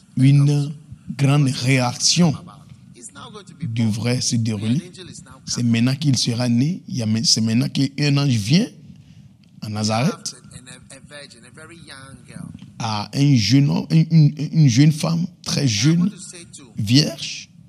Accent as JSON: {"language": "French", "country": "Ghana", "moved": "yes", "said": "Moi, je suis venu de Ghana à cette époque-là."}